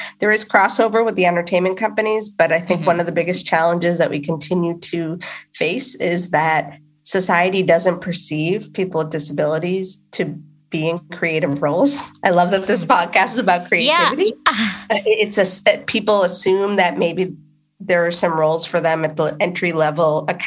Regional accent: East Coast, United States; So I moved, I grew up in on the East Coast. I moved to the West Coast after college and then moved back to the East Coast

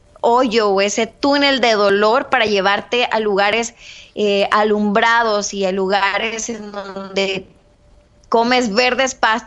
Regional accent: Ciudad Juárez, Chihuahua, Mexico; Mira, yo soy originaria de Ciudad Juárez, en México.

